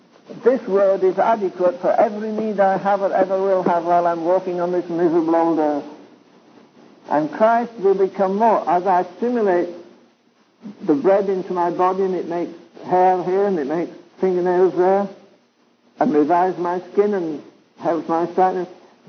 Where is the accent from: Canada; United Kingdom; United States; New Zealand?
United Kingdom; England; I'm English